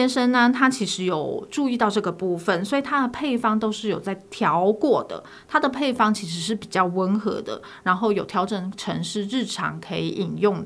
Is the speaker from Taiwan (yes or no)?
yes; Taiwan; now in United States